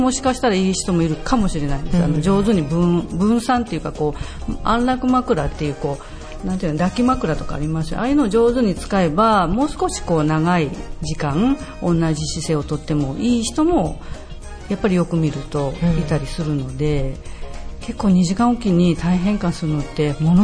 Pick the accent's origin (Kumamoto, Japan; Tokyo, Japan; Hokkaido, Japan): Kumamoto, Japan; moved away as an adult; also born or lived in Nagoya; はい、出身生まれは熊本、